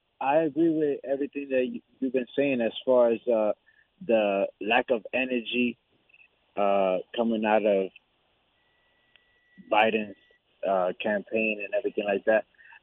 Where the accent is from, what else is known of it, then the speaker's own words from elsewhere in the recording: Manhattan, New York, United States; now in New Jersey, United States; I'm from New York. I'm from Manhattan. I'm from Dyckman City.